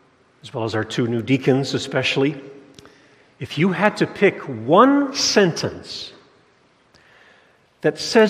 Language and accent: English; Nigeria; moved away; I remember as a child growing up in Africa, Nigeria, visiting the zoo.